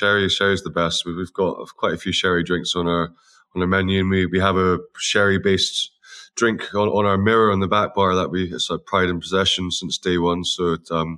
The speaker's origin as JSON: {"language": "English", "region": "Scotland", "country": "United Kingdom", "said": "we're so close together and we're all Scottish, but I think we're both quite different"}